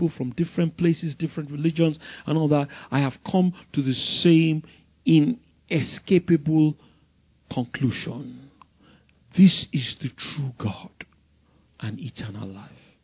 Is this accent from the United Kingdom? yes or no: yes; London, United Kingdom; He preached the same church I grew up in London.